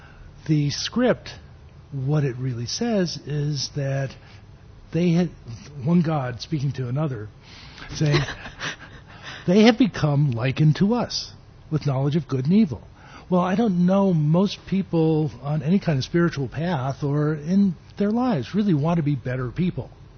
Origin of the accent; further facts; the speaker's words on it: Philippines; moved away as an adult; when I came here from the Philippines, I knew two people.